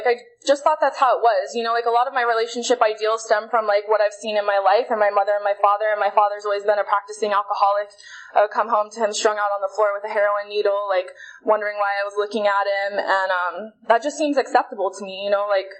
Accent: Las Vegas, Nevada, United States; From Las Vegas, who's hosting Wacky Paw this year.

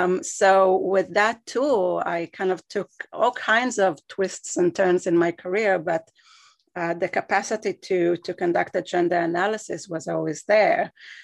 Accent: Israel; So I am originally from Israel. I grew up there. I lived there for quite a long time.

